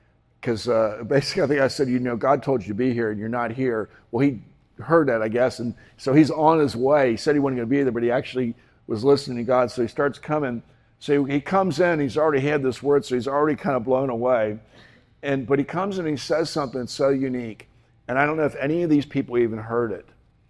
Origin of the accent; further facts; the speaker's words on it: United States; I don't know what the rules are, because I'm an American, right? So I have a lot of liberty as an American